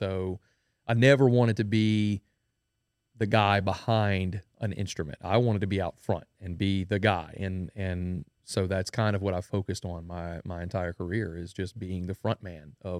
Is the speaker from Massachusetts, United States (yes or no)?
no; Denham Springs, Louisiana, United States; I am a musician from Denham Springs, Louisiana. That's where I was born and raised.